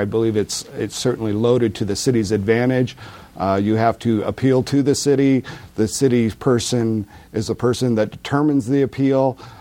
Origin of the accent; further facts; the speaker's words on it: Anchorage, Alaska, United States; born there; I'm running for seat H, Eastside Anchorage. I was born in Anchorage in 1963. I graduated from Bartlett High School in 1982